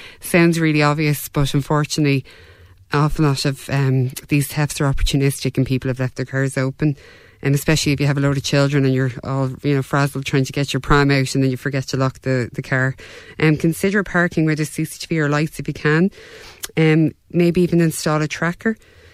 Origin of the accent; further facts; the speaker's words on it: Kildare, Leinster, Ireland; So I'm actually from Kildare